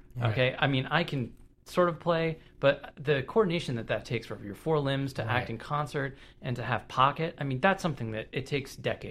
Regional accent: Palo Alto, California, United States; I grew up in Palo Alto, California.

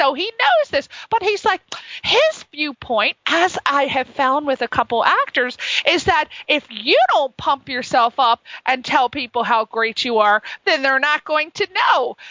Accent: East Coast, United States; I'm from the East Coast, and I moved out here

